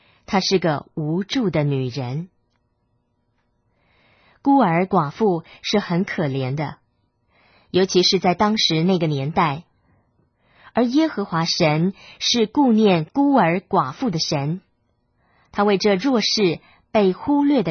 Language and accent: Chinese; China; 便回到自己的父家，就是我们中国人所谓的娘家。